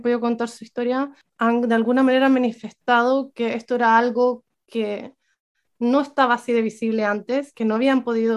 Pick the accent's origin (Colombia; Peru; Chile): Chile; se ve también muy fuerte como lo conservadora que es nuestra sociedad, como chilenos, digo.